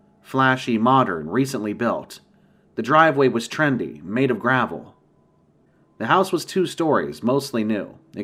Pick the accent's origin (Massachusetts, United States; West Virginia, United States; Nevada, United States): Massachusetts, United States; Boston; Growing up in Boston, I couldn't imagine ever not wanting to come back.